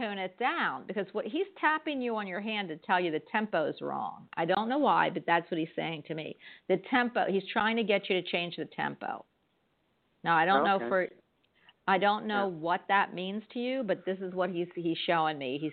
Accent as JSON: {"language": "English", "region": "Florida", "country": "United States", "said": "I am traveling back home, back to my home state of Florida after 3 weeks of being in a beautiful castle and some hotel rooms."}